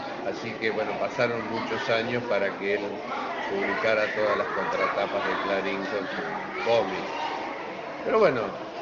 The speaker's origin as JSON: {"language": "Spanish", "town": "Rosario", "region": "Santa Fe", "country": "Argentina", "moved": "as an adult", "lives_now": "Posadas, Argentina", "said": "En el 80 yo salí de Rosario y me fui a Paraguay, un poco como en aquel yo fui militante político, así que me fui. Quedé en Paraguay 4 años, en el 84, y en el 84 me radiqué en Posadas"}